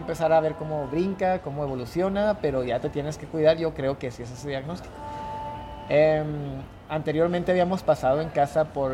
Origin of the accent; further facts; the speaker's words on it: Meoqui, Chihuahua, Mexico; que decidí salir fuera de mi ciudad natal. Yo soy de Meoqui, de por allá pegado a Delicias, a 1 hora de Chihuahua, Chihuahua.